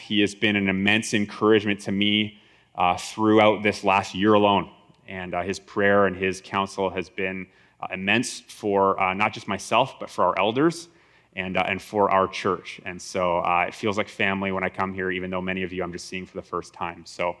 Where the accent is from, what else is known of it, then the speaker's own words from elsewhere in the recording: Etobicoke, Ontario, Canada; born there; I'm actually an Etobicoke kid myself. And by that, I mean I was born in Etobicoke and didn't spend a lot of time here.